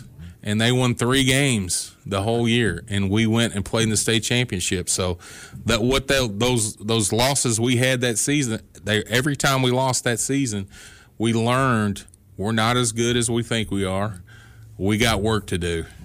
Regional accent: Mayfield, United States; I was born in Mayfield and lived in Mayfield.

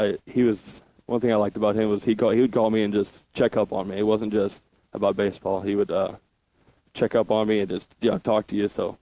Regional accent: Oakville, Missouri, United States; Yeah, I grew up in Oakville, a little town called Oakville, South County. And, I went to high school there.

